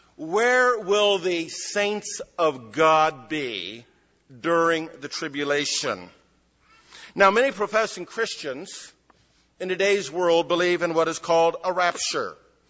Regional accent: California, United States; And all of you realize that as a Californian, when I married a Buckeye, I married up.

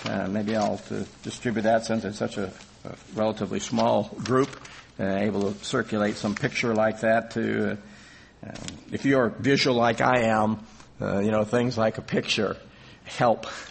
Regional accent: South Dakota, United States; I grew up in South Dakota, you know, spent 18 years there in blizzards that were so intense that couldn't see a couple of feet in front of us.

